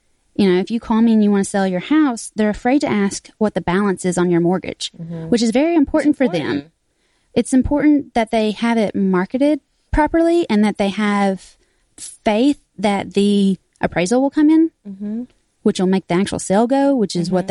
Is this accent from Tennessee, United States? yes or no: yes; Tennessee, United States; I'm from Tennessee and we like easy math.